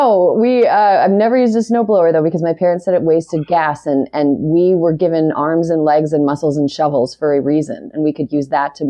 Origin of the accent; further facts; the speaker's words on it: Wisconsin, United States; now in Los Angeles, United States; I was raised in the Midwest. I'm from Wisconsin's 7th district, which is very rural